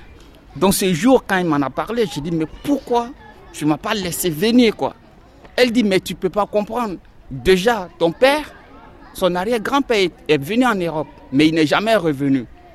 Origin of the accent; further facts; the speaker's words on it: Côte d’Ivoire; moved away; Je viens de la Côte d'Ivoire. Je suis quelqu'un de très très timide et j'aime pas parler.